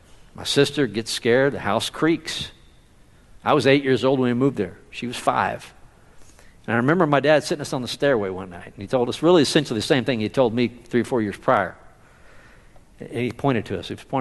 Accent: Conroe, Texas, United States; also born or lived in Houston; I remember when we moved from Houston to where I grew up, most of my growing years was in Conroe.

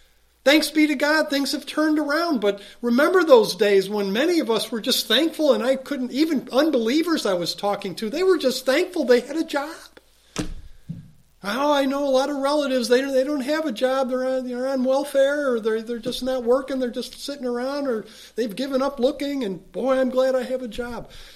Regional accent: Chicago, Illinois, United States; And I'll tell you, I grew up in Chicago.

